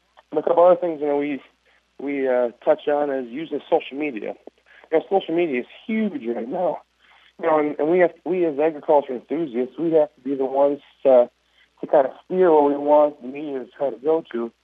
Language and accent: English; Minnesota, United States; There's plenty of Redwood County members. I'm from Lyon County, so just across the border.